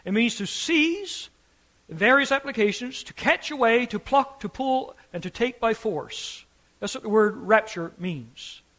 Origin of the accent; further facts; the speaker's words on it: Newfoundland and Labrador, Canada; We moved up from Newfoundland years ago. My brother was living in Toronto at the time.